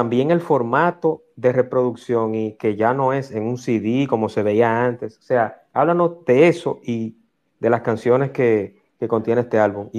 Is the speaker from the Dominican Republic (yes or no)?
yes; Dominican Republic; yo, como dominicano, como persona, me siento muy orgulloso de compartir nacionalidad con él